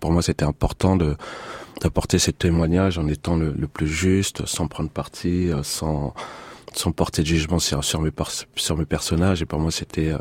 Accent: Montfermeil, Île-de-France, France; j'ai grandi à Montfermeil, mais c'est vrai que j'en garde des bons souvenirs

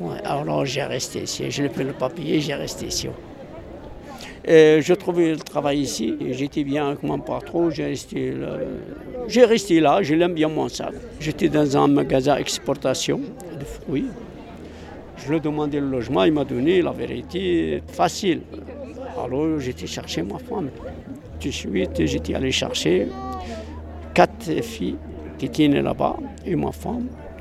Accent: Algeria; Je suis algérien, je l'aime bien l'Algérie, je l'aime bien le pays. Tu ne peux pas oublier l'Algérie.

